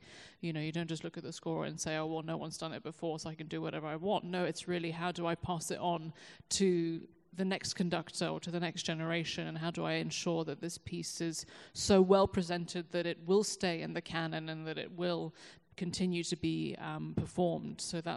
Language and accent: English; London, United Kingdom; born there; I was born in London. To a French mother and American father who are here tonight from across the pond.